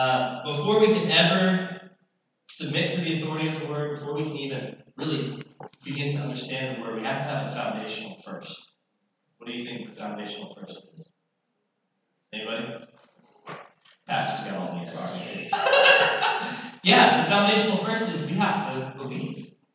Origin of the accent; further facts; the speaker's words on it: New Mexico, United States; I grew up in New Mexico. My family... we weren't believers while I was growing up. We attended a Methodist church growing up